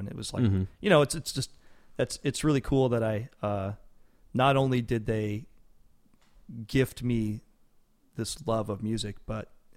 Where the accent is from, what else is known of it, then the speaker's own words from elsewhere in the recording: Renton, Washington, United States; I grew up in Renton.